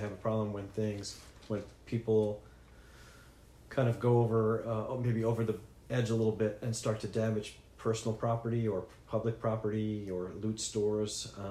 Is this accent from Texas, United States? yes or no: no; Teaneck, New Jersey, United States; born there; also born or lived in New York; I was born in Teaneck, New Jersey, and I've lived, for the most part, in New York my whole life.